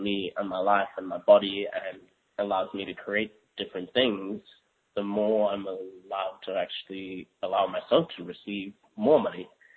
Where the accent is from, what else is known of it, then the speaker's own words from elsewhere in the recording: South Africa; I grew up in South Africa, and, you know, our family never had, you know, lots of money.